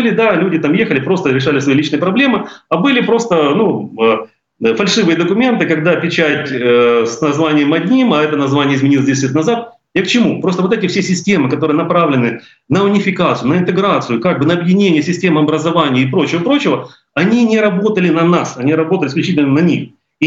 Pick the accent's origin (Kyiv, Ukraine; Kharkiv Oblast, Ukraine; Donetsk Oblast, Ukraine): Kyiv, Ukraine; accent: southern Russian; Я понимаю, что, наверное, и меня слышен там, какой-то южно-русский акцент. Да, это слышно было. И нас слышали то, что мы из Киева.